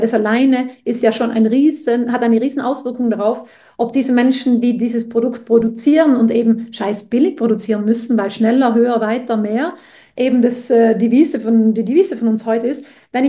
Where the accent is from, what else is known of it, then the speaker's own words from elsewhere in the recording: Trentino-Alto Adige, Italy; Und wer bin ich aus Südtirol